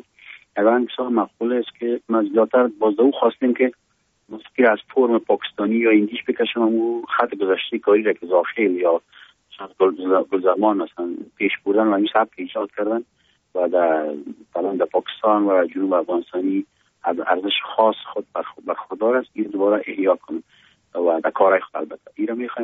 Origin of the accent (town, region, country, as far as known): Afghanistan